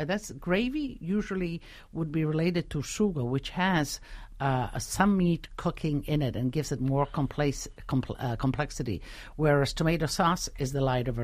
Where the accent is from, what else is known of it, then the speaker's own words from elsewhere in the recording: Friuli-Venezia Giulia, Italy; We are, you know, I come from Friuli, so we're polentoni.